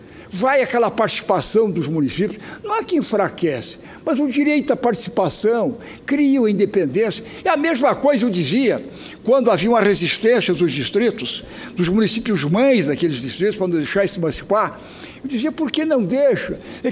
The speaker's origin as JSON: {"language": "Portuguese", "region": "Santa Catarina", "country": "Brazil", "said": "como catarinense, não que nós precisamos lá no Sul, pelo menos no meu estado não é necessário"}